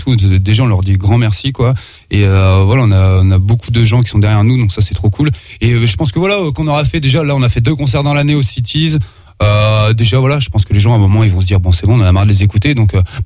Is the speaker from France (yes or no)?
yes; France; on est français et je pense qu'on a des choses à dire